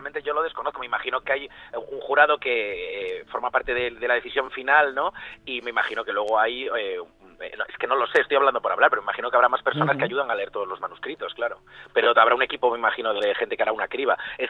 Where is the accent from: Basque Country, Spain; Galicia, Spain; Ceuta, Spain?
Galicia, Spain; Vigo; moved away as an adult; now in Madrid, Spain; yo soy de Vigo, estuve allí los primeros 18 años de mi vida y ahora llevo otros 18 en Madrid. Así que Madrid, vamos, la considero mi casa.